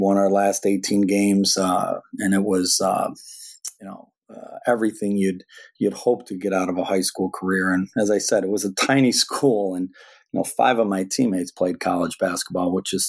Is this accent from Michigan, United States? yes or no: no; Fulton, New York, United States; Yeah, so I grew up in Fulton, New York, pretty close to Syracuse.